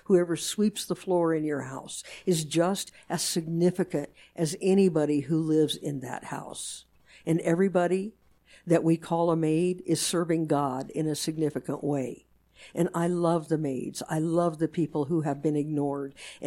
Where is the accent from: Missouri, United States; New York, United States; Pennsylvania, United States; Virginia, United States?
Virginia, United States; Richmond; I'm from Virginia. I'm from Richmond, Virginia, folks.